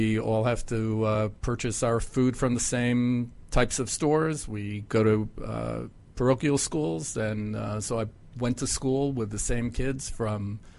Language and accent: English; Queens, New York, United States; I grew up in New York, in Queens.